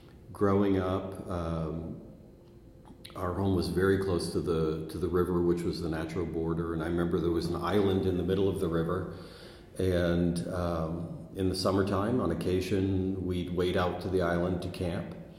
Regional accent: Madawaska, Maine, United States; now in Philadelphia, United States; moving to Philadelphia, because that's where I moved to from Madawaska.

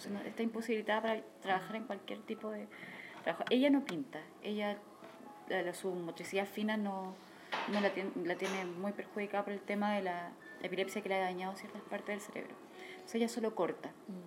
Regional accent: Chile; Somos de Chile, conocimos tu proyecto, así queremos hacerlo.

